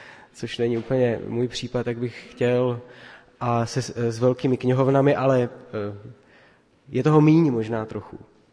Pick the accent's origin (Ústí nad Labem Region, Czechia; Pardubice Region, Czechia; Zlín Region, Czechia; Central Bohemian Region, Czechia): Pardubice Region, Czechia; Litomyšl; Jsem z Litomyšle